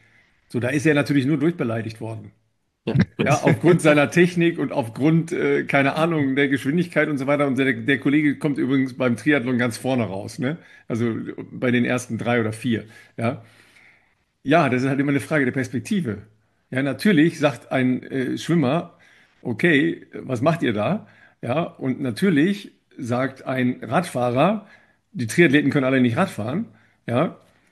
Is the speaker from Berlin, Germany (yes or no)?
no; Sindelfingen, Baden-Württemberg, Germany; weil ich bin in Sindelfingen geboren. Das heißt, ich bin mal vorher bis Sindelfingen groß geworden oder sagen wir mal bis zum Abitur dort